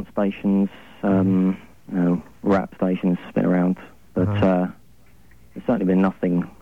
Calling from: London, United Kingdom; I'm calling from London, England.

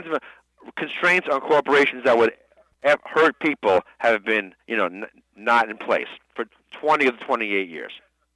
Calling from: Selden, New York, United States

